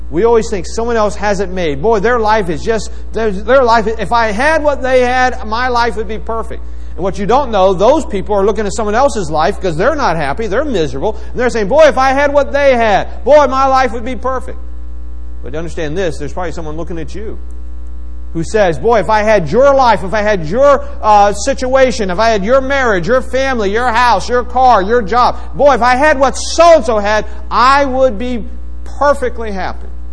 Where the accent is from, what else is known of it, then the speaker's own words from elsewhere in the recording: West Virginia, United States; You know, I'm a kid from West Virginia. I mean, what do we know about airport?